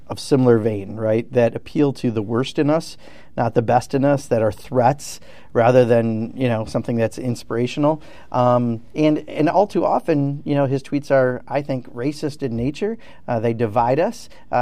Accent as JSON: {"language": "English", "town": "Kenosha", "region": "Wisconsin", "country": "United States", "tie": "born or raised there", "said": "You know, I grew up in Kenosha, Wisconsin, where 14,000 people out of 70,000 used to make cars."}